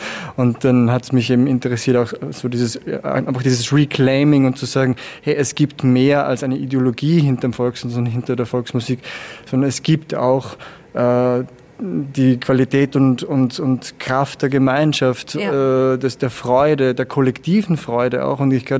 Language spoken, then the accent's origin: German; Andorf, Upper Austria, Austria; Also ich bin selber am Land aufgewachsen in Oberösterreich, also Andorf, Innviertel.